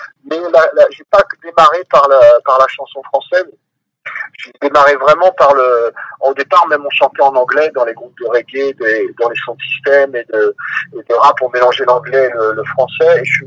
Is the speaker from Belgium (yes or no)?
no; France; parce que je suis français